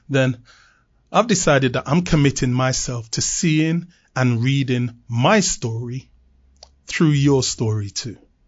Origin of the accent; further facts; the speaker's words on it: London, United Kingdom; As a teenager, growing up in London in the 1970s and attending high school, I was declared uneducatable and permanently excluded from mainstream school.